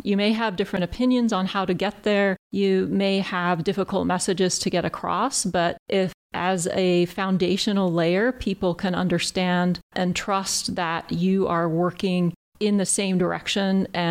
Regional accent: Vancouver, British Columbia, Canada; I'm from Vancouver, British Columbia.

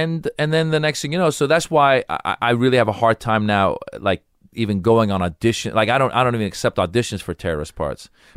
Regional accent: United States; I grew up in America.

